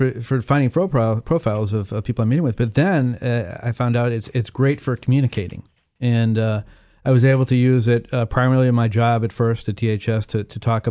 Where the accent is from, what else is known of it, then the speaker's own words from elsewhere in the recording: Chicago, Illinois, United States; And I'm originally from Chicago.